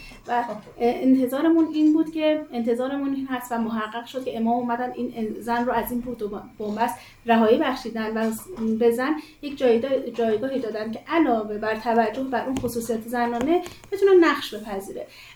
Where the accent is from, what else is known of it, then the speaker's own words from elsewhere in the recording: Hamadan, Iran; یعنی من در خانواده بزرگ شدم که شاید اتفاقات سیاسی ما استان ما در منزل ما تحلیل بررسی می شد